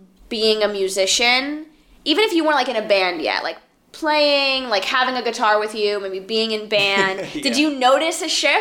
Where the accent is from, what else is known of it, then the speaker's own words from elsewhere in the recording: Miami, Florida, United States; I'm like from Miami.